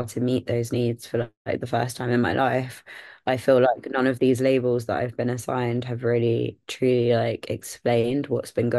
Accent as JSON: {"language": "English", "region": "London", "country": "United Kingdom", "tie": "born or raised there", "said": "I'm born and raised in London and went through the whole UK school system."}